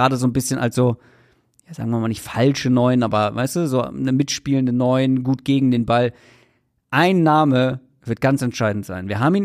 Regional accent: Northern Germany, Germany; Und das wusste ich als Norddeutscher nicht.

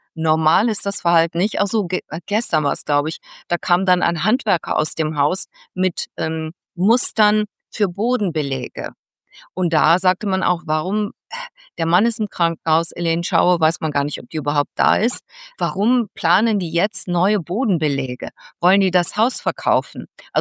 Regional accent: Mönchengladbach, North Rhine-Westphalia, Germany; als ich Gymnasiastin war, da bin ich bei uns in Mönchengladbach, das gehörte zur britischen Besatzungszone

